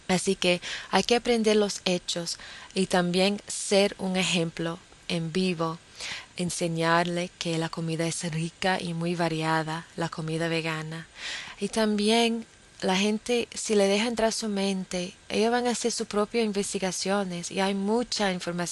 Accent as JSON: {"language": "Spanish", "country": "New Zealand", "said": "aquí en mi país, en Nueva Zelanda."}